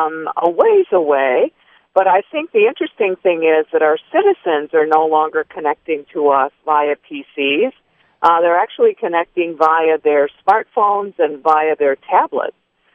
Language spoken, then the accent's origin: English; Michigan, United States; Well, I'm born and raised in Michigan, in Southeast Michigan